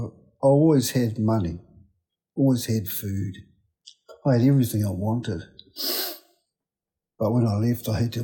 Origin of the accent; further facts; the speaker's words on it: Taranaki, New Zealand; also born or lived in East Coast; I just said I was from Taranaki.